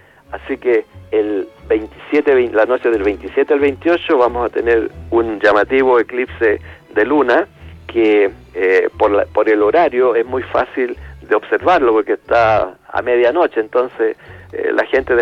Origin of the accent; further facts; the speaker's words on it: Rengo, O'Higgins, Chile; born there; de la ciudad de Rengo, que como he tenido varias conferencias en esa ciudad, mi ciudad natal